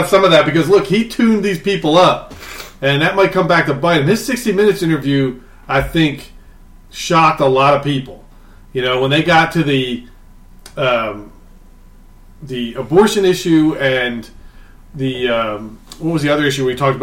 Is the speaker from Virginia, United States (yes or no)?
no; Atlantic City, New Jersey, United States; he's being the Trump I grew up with in Atlantic City.